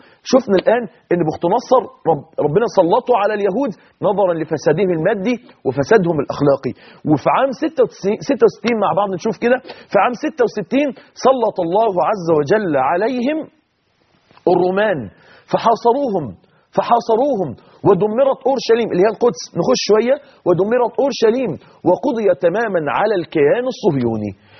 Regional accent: Mansoura, Dakahlia, Egypt; من اكبر تجار الخردة مثلا عندنا في المنصورة

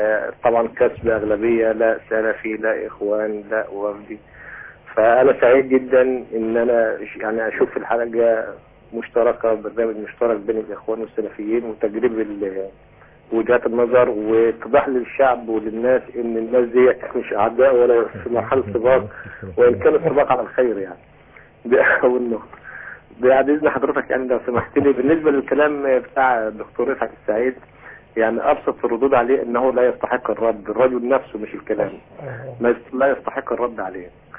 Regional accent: Kafr El Sheikh, Kafr El Sheikh Governorate, Egypt; من كفر الشيخ ومواطن عادي

